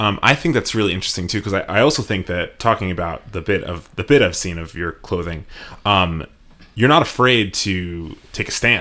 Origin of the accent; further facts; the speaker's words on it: East Coast, United States; and obviously I'm like from the East Coast, like I don't know a ton about like